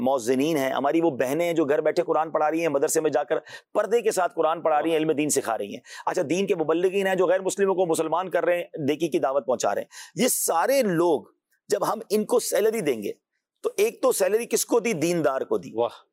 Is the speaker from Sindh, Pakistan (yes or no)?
yes; Karachi, Sindh, Pakistan; مجھے یاد ہے میں جب چھوٹا تھا تو کراچی میں حافظ نہیں ملتا تھا،